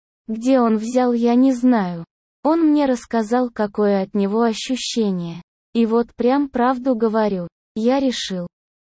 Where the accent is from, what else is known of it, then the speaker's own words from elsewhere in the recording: Kyiv, Ukraine; moved away as an adult; now in Russia; а сами мы родом с Украины, с Киева. В общем, мы оба повзрослели и разъехались кто куда хотел. Уехал я в 22 года и живу по сей день.